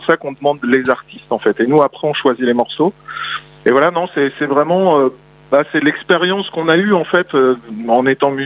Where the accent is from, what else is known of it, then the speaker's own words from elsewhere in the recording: Évreux, Normandy, France; Moi, je suis d'Evreux depuis toujours